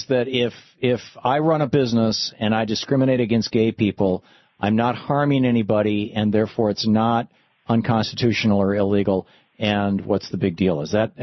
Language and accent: English; Michigan, United States; Yeah, when I grew up in Michigan, the license plate used to say Land of Lakes, you know, back